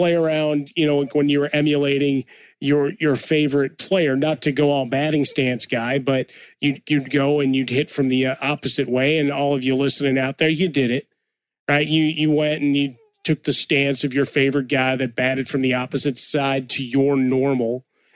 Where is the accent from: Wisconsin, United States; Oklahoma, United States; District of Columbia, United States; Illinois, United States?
Illinois, United States; Chicago; I mean, growing up in Chicago, right? A lot of blue collar jobs, city workers, everything else.